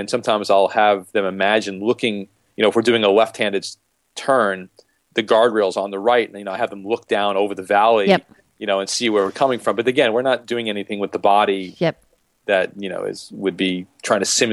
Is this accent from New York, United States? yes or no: yes; New York City, New York, United States; when I grew up in New York City, one of the great benefits of living in New York City